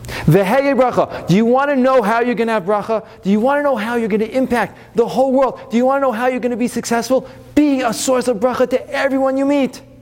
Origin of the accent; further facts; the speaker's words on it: United States; Number one, the country we live in. I'm an American.